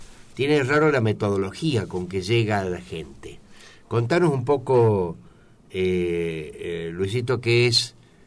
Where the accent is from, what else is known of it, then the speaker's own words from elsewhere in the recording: Río Tercero, Córdoba, Argentina; es como si Río Tercero fuera mi ciudad y Villa Cazú mi barrio, ¿no?